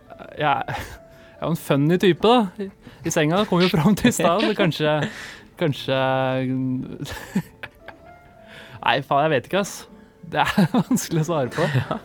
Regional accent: Moss, Østfold, Norway; da, vi er fra Moss.

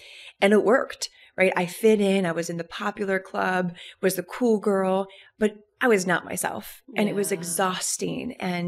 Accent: Gettysburg, Pennsylvania, United States; also born or lived in Colorado; And then as I got older, and started to probably around, you know, fifth grade, we moved from Colorado to Gettysburg, Pennsylvania, for my dad to go into seminary.

